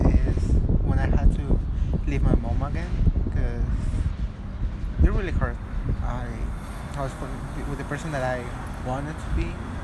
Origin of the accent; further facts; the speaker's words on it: Mexico City, Mexico; now in Los Angeles, United States; I'm 16 years old, and I'm from Mexico City.